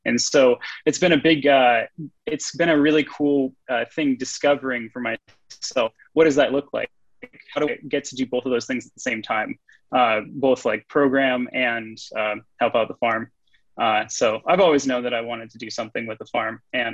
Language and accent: English; Bow, Washington, United States; I grew up in Bow, Washington, a pretty rural area.